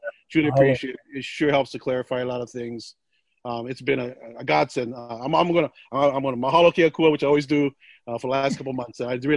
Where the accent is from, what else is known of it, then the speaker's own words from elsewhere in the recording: Hawaii, United States; As a Kanaka Maoli and as a Kanaka, yeah. As a Hawaiian and as a human being, yeah.